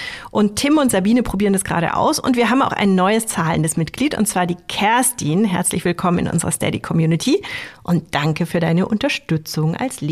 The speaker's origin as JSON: {"language": "German", "town": "Poing", "region": "Bavaria", "country": "Germany", "said": "Ich nehme es an, weil ich bin aus Poing und das ist auch Poing und nicht Poing."}